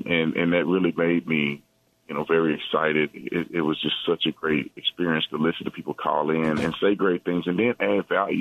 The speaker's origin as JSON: {"language": "English", "town": "Fort Worth", "region": "Texas", "country": "United States", "tie": "born or raised there", "said": "Yeah, I'm from Fort Worth, Texas. Yeah, I grew up in an inner city and in a black community. My father was a firefighter."}